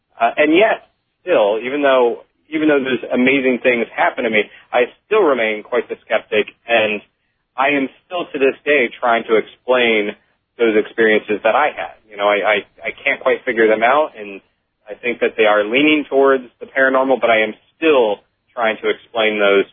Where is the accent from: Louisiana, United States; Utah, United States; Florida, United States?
Florida, United States; growing up in Florida, I grew up around these great examples of, the paranormal